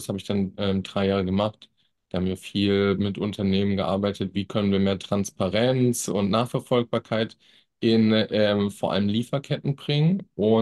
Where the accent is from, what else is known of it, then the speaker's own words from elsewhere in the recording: Wiesbaden, Hesse, Germany; also born or lived in Malaysia / Denmark / United States; ich komme aus Wiesbaden, bin dort aufgewachsen, habe dann irgendwie mal eine Weltreise gemacht, habe mal eine Zeit lang in Malaysia gelebt, dort für Continental gearbeitet, dann in Dänemark studiert